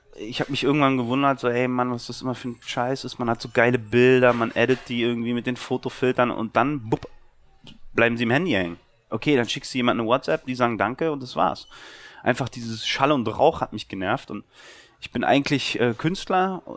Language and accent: German; Berlin, Germany; Berlin, ja.